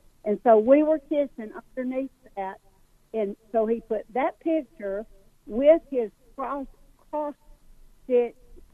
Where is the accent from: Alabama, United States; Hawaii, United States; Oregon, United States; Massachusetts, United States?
Alabama, United States; Now, I'm from Alabama, and we were very, very poor factory workers, and I got a rebuilt bicycle.